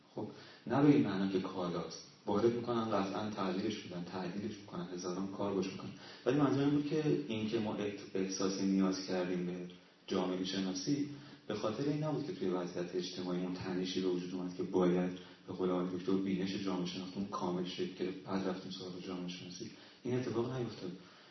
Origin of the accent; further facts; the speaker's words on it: Iran; من حداقل حتی به عنوان یک ایرانی